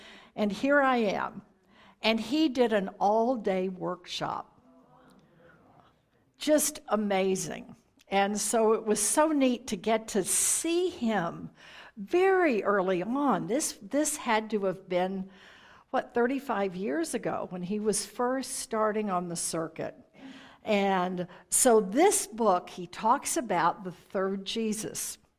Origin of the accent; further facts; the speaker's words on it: Texas, United States; And I know growing up in Texas, that's what I always heard.